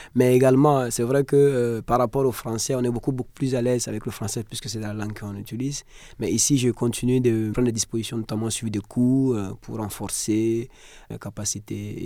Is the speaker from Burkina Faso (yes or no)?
yes; Burkina Faso